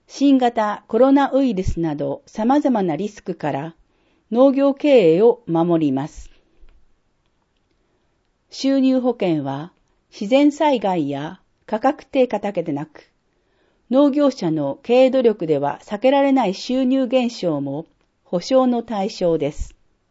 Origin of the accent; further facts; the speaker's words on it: Chiba, Japan; 千葉県育ちの私には、もう冬が来たというくらい寒くなるのをとても早く感じています。